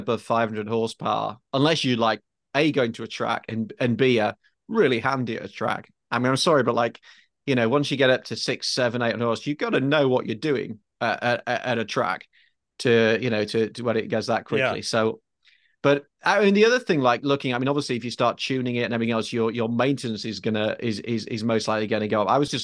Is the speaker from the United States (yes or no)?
no; United Kingdom; despite being British, I think I've driven nearly all of them in right and left hand drive.